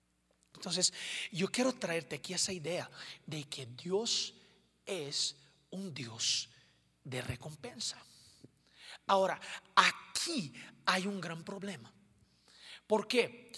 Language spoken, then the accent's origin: Spanish; Rio de Janeiro, Brazil; Spanish is a second language; porque yo soy de Río de Janeiro, litoral de Brasil, y me encanta la playa.